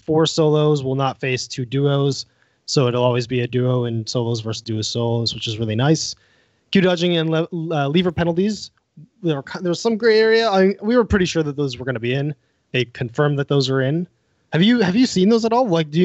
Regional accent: Canada; I'm Canadian

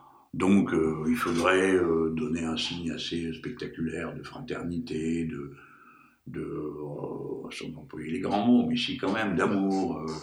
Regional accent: Morocco; born there; C'est mon pays natal, je crois que je connais un peu bien les Marocains.

